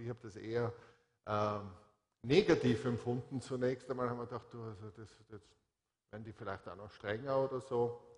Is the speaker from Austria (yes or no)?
yes; Hall, Tyrol, Austria; born or raised there; also born or lived in Innsbruck